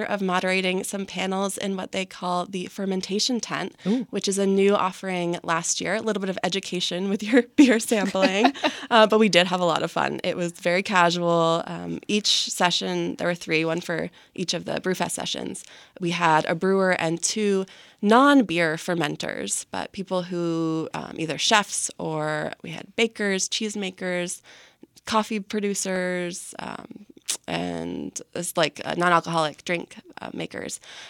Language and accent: English; Vermont, United States; I'm actually originally from Bennington County.